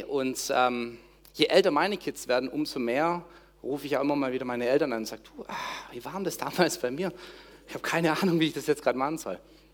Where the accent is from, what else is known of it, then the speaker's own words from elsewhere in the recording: Bissing, Germany; Ich bin hier großgewachsen, aufgewachsen in Bissing.